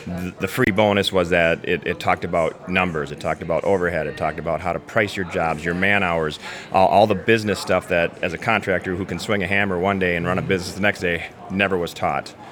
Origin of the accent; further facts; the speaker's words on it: Minneapolis, Minnesota, United States; I'm from the Minneapolis, Minnesota market, and I own a construction business that specializes in kitchens, bathrooms, basements, and additions.